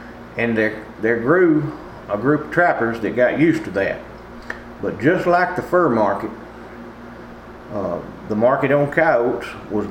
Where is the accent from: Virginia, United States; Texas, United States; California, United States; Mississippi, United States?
Mississippi, United States; I'm a lifelong Mississippian, born and raised in the South. And I pretty much lived within where I was born all my life here in North Central Mississippi.